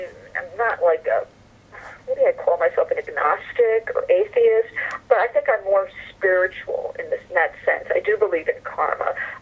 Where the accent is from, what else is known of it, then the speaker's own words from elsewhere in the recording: Fair Lawn, New Jersey, United States; I grew up in Fairlawn, New Jersey, but the synagogue was in Patterson